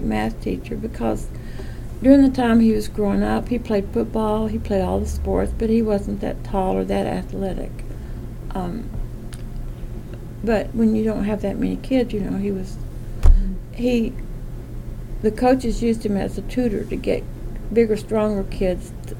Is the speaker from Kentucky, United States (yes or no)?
yes; Evarts, Kentucky, United States; I was born and brought up in Harlan County, Kentucky, Everts to be precise.